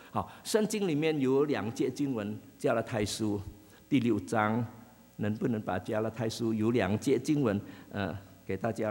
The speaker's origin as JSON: {"language": "Chinese", "country": "China", "said": "就好像我们中国人有时候想的太多啊"}